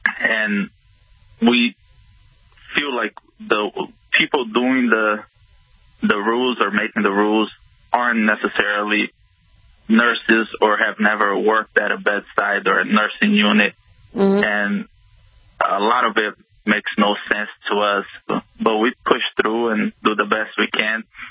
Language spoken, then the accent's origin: English; Florida, United States; born or raised there